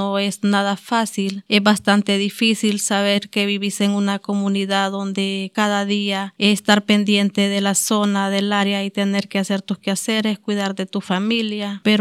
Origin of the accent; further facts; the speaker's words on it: Namasigüe, Choluteca, Honduras; Vengo de Honduras, de una comunidad que se llama San Bernardo, municipio de Namasigüe, departamento de Choluteca.